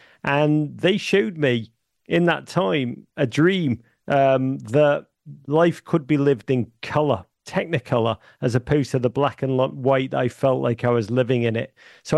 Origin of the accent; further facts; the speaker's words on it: Liverpool, North West England, United Kingdom; I grew up in Liverpool in the 1980s in a dark, dark time, economically, politically, culturally.